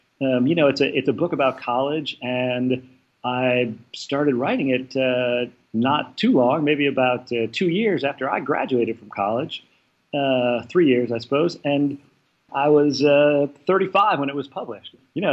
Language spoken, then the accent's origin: English; Wisconsin, United States; You know, I grew up in Wisconsin, and as you say, I went to Harvard